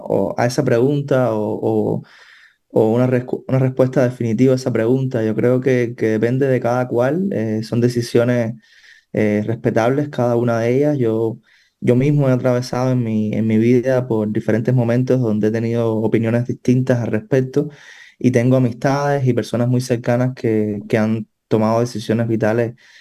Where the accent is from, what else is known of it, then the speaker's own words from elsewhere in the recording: Santa Clara, Villa Clara, Cuba; born there; tengo muy buenos recuerdos de esos días en Santa Clara, que es donde yo nací, en el centro de Cuba.